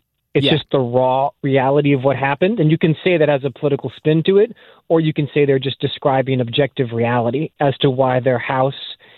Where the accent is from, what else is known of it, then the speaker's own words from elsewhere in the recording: Los Angeles, California, United States; the most valuable real estate in Los Angeles, my hometown, destroyed the livelihoods of people that have known me since I was 6 weeks old.